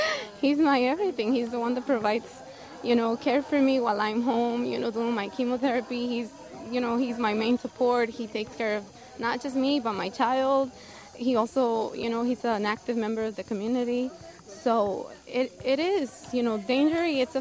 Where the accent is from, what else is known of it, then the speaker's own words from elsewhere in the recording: Denver, Colorado, United States; also born or lived in Mexico; I'm from Denver, Colorado. I was born in Mexico. I'm an American citizen born outside the U.S.